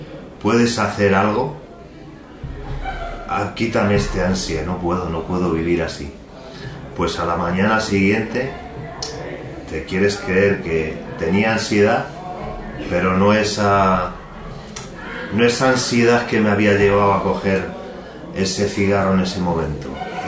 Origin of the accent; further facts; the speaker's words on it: Salamanca, Castile and León, Spain; soy de Salamanca